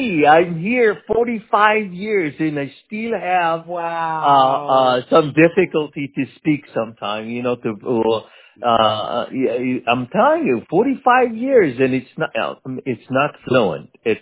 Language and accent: English; Israel; moved away; Yeah, we born in we are from Israel and we came here.